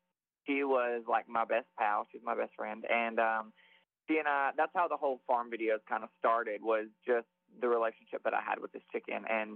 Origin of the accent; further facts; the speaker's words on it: Alabama, United States; I grew up in Alabama as a gay kid in Alabama. I grew up in the projects with an alcoholic mom.